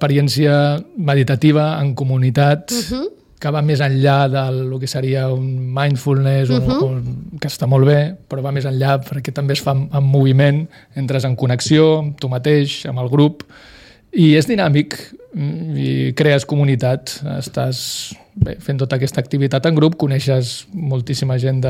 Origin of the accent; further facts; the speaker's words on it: Sitges, Catalonia, Spain; em venia molt de gust portar-ho a Sitges, al meu poble.